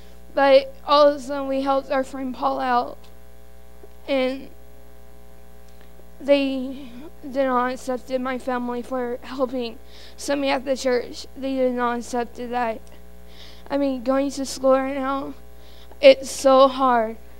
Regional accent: Eau Claire, Wisconsin, United States; I'm from, well, I came here with the Sisal group, but I'm originally from Wisconsin, of which is in this big city called Eau Claire.

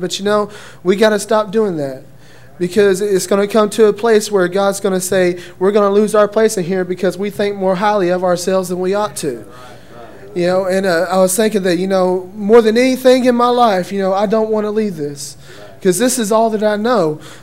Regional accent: Denison, Texas, United States; I'm from Denison, Texas.

